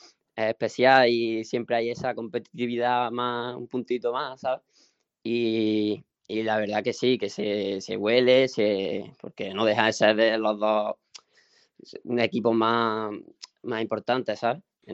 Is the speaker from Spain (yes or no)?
yes; Córdoba, Andalusia, Spain; soy de aquí, de Córdoba capital, y me he criado, vamos, en la cantera del Córdoba